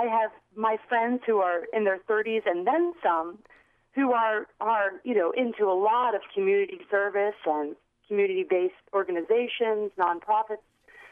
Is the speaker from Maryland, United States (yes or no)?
yes; Baltimore, Maryland, United States; now in Chicago, United States; So, born and bred in Baltimore, Maryland, and I'm studying here, so that's why I'm an older graduate student.